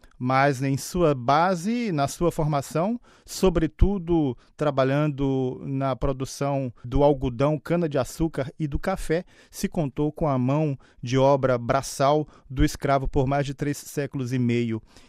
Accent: Bahia, Brazil; Eu sou do interior da Bahia. Minha cidade se encontra a 420 quilômetros de Salvador.

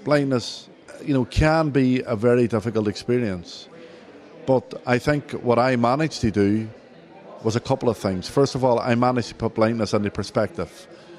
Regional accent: Derry, Northern Ireland, United Kingdom; Well, I come from Derry in Northern Ireland, and in the early 70s, Derry was at the epicentre of the conflict there. And where I lived in the Craigan Estate

